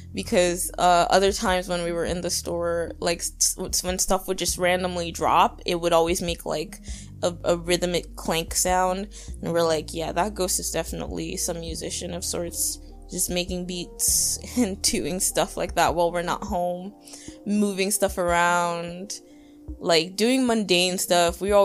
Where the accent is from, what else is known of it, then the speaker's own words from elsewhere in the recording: New York, United States; It was pretty chilling. I don't know. For me, it wasn't that crazy.